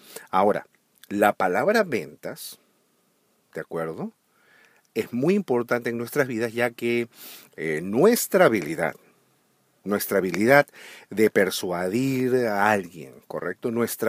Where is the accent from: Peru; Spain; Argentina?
Peru; En mi país, en Perú